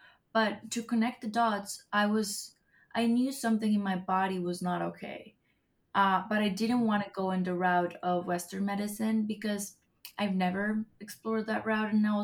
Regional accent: Colombia; moved away as an adult; now in United States; I'm from Colombia, born and raised. I came to the States 3 years ago to pursue more of my acting career.

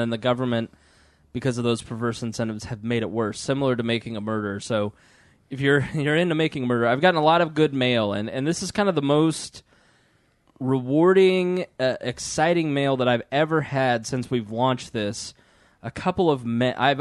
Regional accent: Plainfield, Indiana, United States; Where we grew up, we grew up in Plainfield, like 45 minutes west in the county. It was Amo, so it was like way out in the country.

